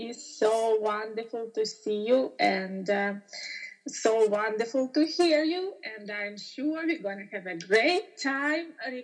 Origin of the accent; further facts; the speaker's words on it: Prague, Czechia; also born or lived in Russia; now in New York, United States; I was born in Russia and raised in Prague. Uh-huh. And I spent my last years, 8 years in New York. Uh-huh. So I consider myself now a New Yorker.